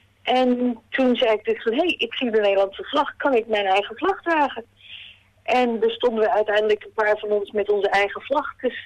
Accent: Netherlands; now in Ballarat, Australia; in mijn geval kom ik dus uit Nederland oorspronkelijk.

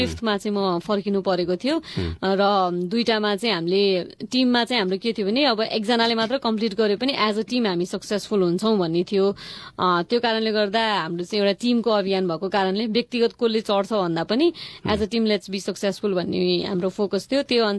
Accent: Kathmandu, Bagmati, Nepal; म काठमाडौँमा जन्मेको हुर्केको

